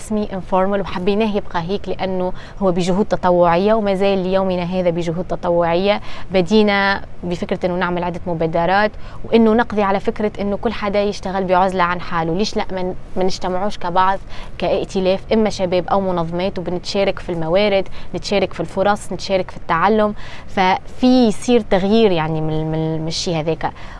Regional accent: Tunisia; كتونسية، لأنه تونس يعني معتبرة أيضا كبلد ترانزيت

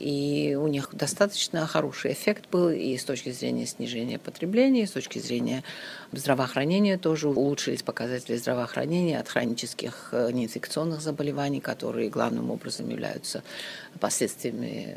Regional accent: Georgia; даже в моей стране, я из Грузии, правительство только сейчас ввело эти меры

